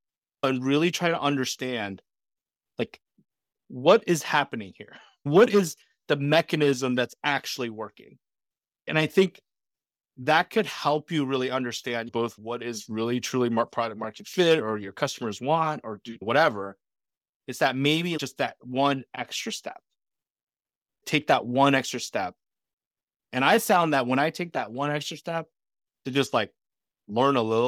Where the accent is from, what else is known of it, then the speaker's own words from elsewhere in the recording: Michigan, United States; I grew up in Midwest, mainly in Michigan.